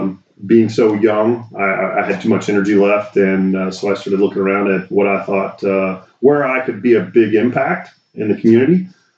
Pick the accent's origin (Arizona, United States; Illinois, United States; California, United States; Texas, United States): Texas, United States; Trophy Club; I'm a Denton County native. I grew up in Denton County in the city of Trophy Club. Went to Northwest High School.